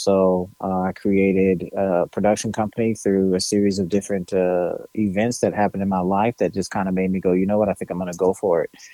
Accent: Indianapolis, Indiana, United States; also born or lived in Mishawaka; So I grew up, born and bred in Indianapolis, Indiana. I was actually born in Mishawaka, which is northern Indiana, in the hospital there in Mishawaka.

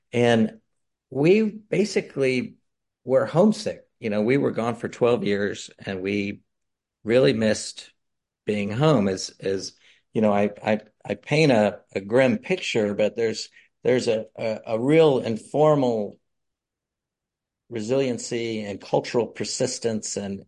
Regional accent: Louisiana, United States; I was always really fascinated by the Mississippi River and its mythology growing up in Louisiana. And I honestly wanted to come home and visit.

